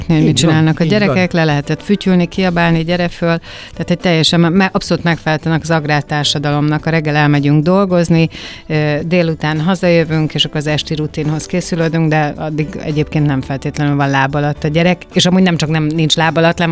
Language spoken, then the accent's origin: Hungarian; Budapest, Hungary; én magam egy harmadik kerületi panel lakótelepen nőttem fel